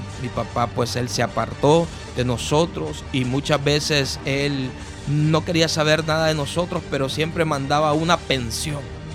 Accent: Tegucigalpa, Francisco Morazán, Honduras; Yo crecí en Tegucigalpa, me empecé a llevar en las calles de Tegucigalpa.

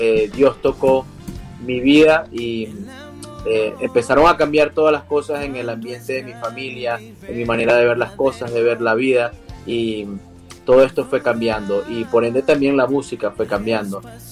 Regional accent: Barquisimeto, Lara, Venezuela; now in United States; soy venezolano, nací y crecí en Venezuela, en una ciudad llamada Barquisimeto, conocida como la ciudad musical de Venezuela.

